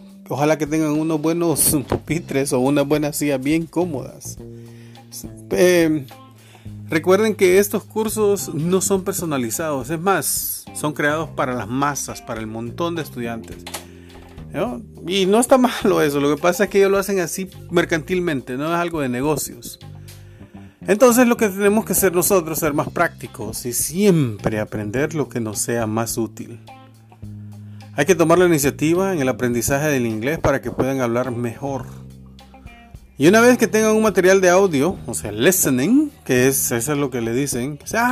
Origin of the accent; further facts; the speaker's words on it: Honduras; el código 504, porque soy de Honduras